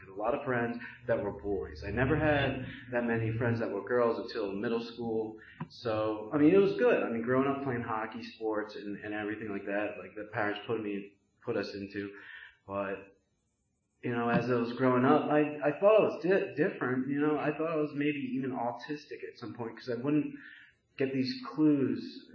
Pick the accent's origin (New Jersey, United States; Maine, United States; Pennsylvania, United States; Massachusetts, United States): Pennsylvania, United States; Langhorne; also born or lived in South Korea; So, being a baby, I lived at my house in Langhorne. So, I was from South Korea. I was 18 months living in Langhorne.